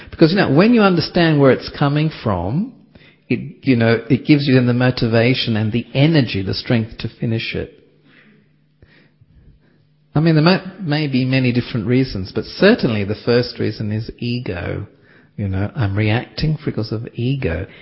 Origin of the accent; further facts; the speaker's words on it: Australia; like I was brought up in Australia